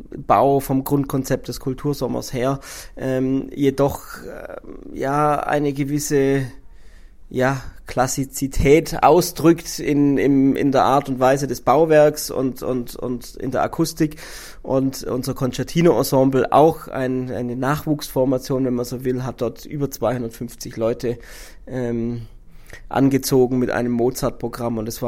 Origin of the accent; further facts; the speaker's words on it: Fichtenau, Baden-Württemberg, Germany; aus meiner Heimat, bis nach Fichtenau, also bis zur fränkischen Grenze, was ja der Altkreis Crailsheim ist und somit auch zu Hohenlohe gehört